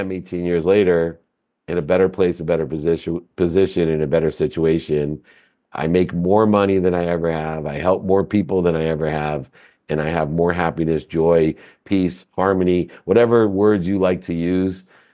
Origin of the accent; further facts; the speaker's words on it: Akron, Ohio, United States; born there; So as you mentioned, I was born in Akron, Ohio.